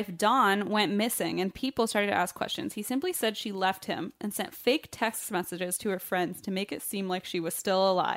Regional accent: Lomita, California, United States; I was born and raised in Lomita, California, and I've been here all my life. It's a very small, quiet town, and nothing big really happens here except this.

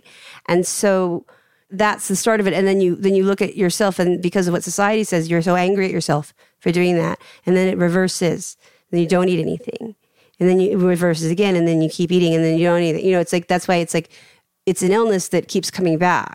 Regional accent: United States; born there; Yeah, my parents were born in Korea. And I was born in America, but then I got shipped back and forth a bunch.

